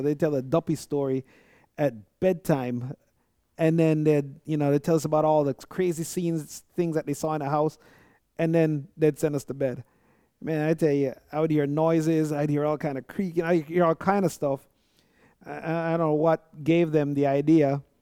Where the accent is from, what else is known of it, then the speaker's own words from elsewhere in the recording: Jamaica; And growing up, I'm Jamaican, as you guys know, or some of you know, I would hear a lot of these sayings.